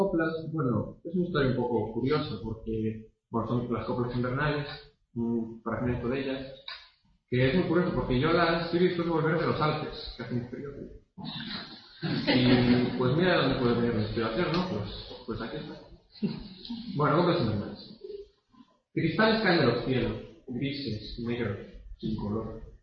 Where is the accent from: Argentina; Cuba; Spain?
Spain; Galicia; Y además, yo vengo de Galicia. En Galicia la poesía no existe.